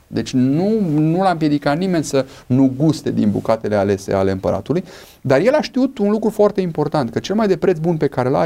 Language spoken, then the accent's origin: Romanian; Oradea, Bihor County, Romania; Eu sunt foarte mândru de orașul meu natal, de Oradea, care este un exemplu